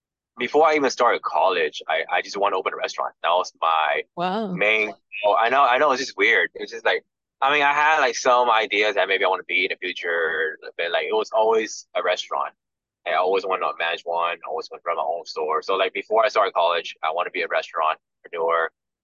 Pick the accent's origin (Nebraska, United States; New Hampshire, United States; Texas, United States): Texas, United States; especially where I grew up here in Texas. There's literally none.